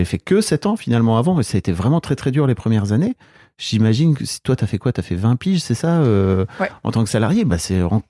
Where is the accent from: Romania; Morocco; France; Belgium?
France; Hauts-de-France; Moi, je viens du Nord, donc c'est vraiment no pain, no gain.